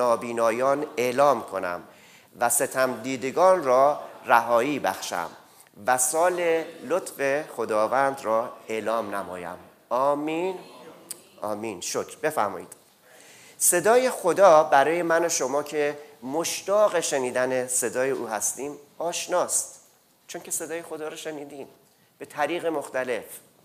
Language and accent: Persian; Iran; moved away; از ایران با همدیگه اومدیم اینجا و مدت ها هم هماتاق بودیم